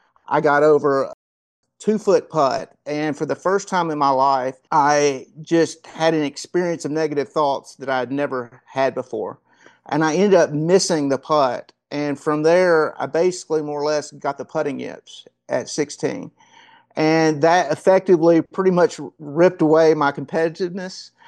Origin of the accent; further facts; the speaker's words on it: Paducah, Kentucky, United States; You know, I grew up in Paducah, Kentucky